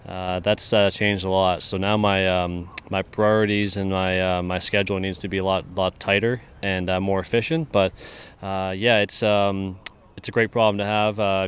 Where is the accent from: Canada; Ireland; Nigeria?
Canada; growing up in Canada, that's kind of how I felt like I managed it.